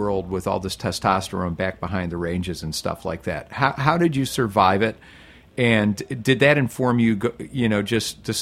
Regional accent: Chicago, Illinois, United States; also born or lived in New York; I was raised in kitchens in Chicago, and then in New York.

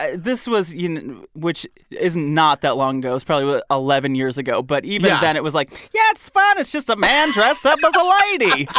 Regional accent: Michigan, United States; But my choir did a trip to New York City. And I grew up in Michigan.

